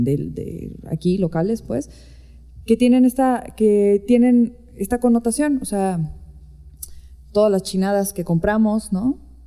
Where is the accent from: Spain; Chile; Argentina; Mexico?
Mexico; Sonora; yo soy de Sonora